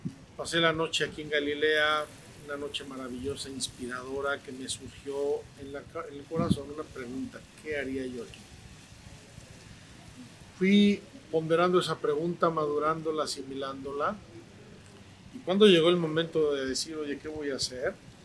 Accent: Puebla, Mexico; Yo soy mexicano, soy de Puebla, soy el menor de 13 hijos.

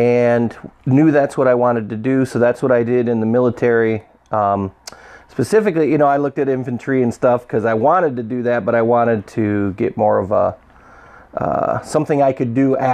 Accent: Hopkins, Michigan, United States; I'm from Hopkins, Door, Wayland area.

